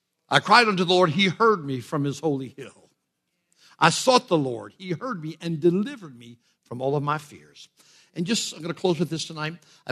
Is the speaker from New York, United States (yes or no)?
yes; New York, United States; I said, well, I'm from New York.